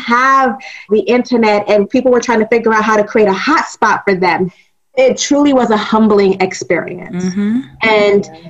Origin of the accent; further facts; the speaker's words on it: United States; I was born in America. I am an American. I grew up with both of my parents who are still married.